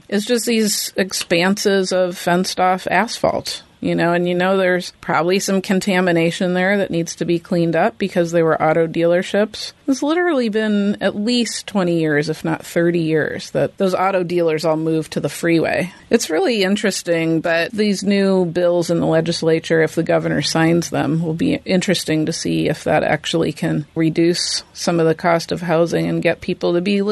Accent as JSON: {"language": "English", "region": "California", "country": "United States", "tie": "born or raised there", "said": "And the town that I grew up in the Bay Area has a downtown right next to the train station."}